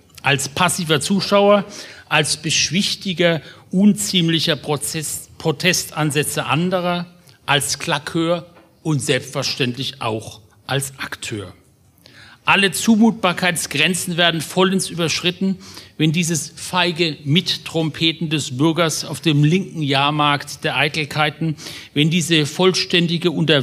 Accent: Mannheim, Baden-Württemberg, Germany; born there; Seit ich, geboren 1959 in Mannheim, politisch denken kann

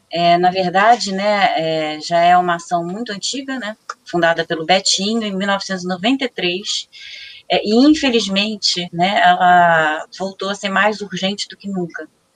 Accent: Rio de Janeiro, Brazil; Eu sou carioca, moro no Rio.

